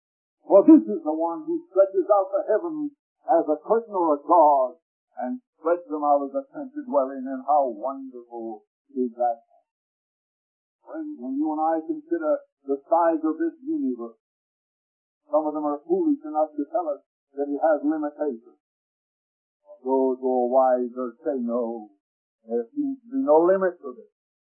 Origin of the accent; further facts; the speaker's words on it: United States; I'm an American. I was born under the stars and stripes, and I love it.